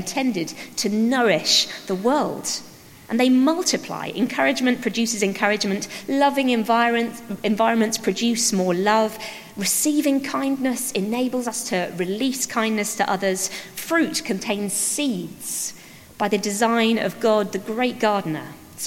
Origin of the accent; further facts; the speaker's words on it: East of England, United Kingdom; Now, I grew up in Suffolk, surrounded by farms